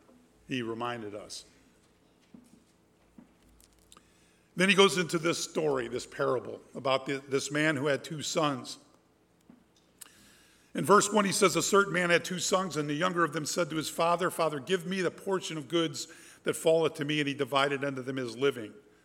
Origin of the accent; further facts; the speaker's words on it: Chicago, Illinois, United States; 1952, I was born in Chicago. That's where I'm from, my wife also.